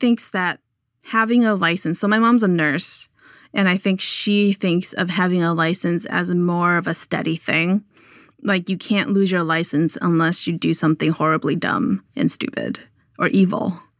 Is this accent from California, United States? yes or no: yes; Los Angeles, California, United States; I can't swim and I'm from Los Angeles.